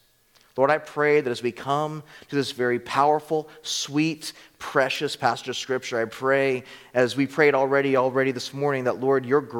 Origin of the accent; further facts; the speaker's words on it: United States; even as a Colombian, I was raised in America, and I didn't get good soccer education.